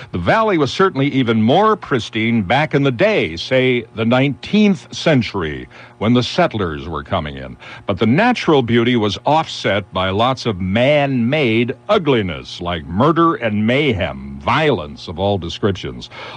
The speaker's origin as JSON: {"language": "English", "town": "St. Louis Park", "region": "Minnesota", "country": "United States", "tie": "born or raised there", "said": "I grew up in the Minneapolis suburb of St. Louis Park."}